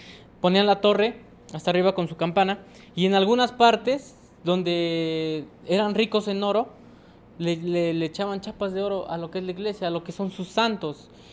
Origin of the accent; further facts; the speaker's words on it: Xoquitlán, Mexico; yo sé hablar el náhuatl. Y yo estoy orgulloso de que lo sé hablar. Y fíjense, yo soy de Xoquitlán